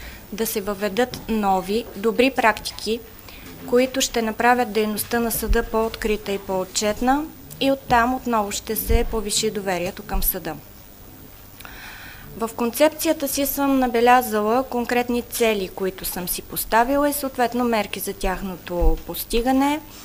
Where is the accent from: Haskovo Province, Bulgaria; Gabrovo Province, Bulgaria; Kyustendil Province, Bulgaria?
Haskovo Province, Bulgaria; Svilengrad; Аз съм от Свиленград. Родена съм, израснала съм в този град.